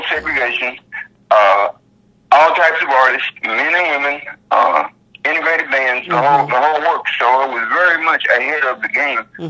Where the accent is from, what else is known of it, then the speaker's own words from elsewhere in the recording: Tennessee, United States; also born or lived in South Georgia; Well, one of the things for me growing up in East Tennessee and South Georgia, I've not forgotten Jim Crow.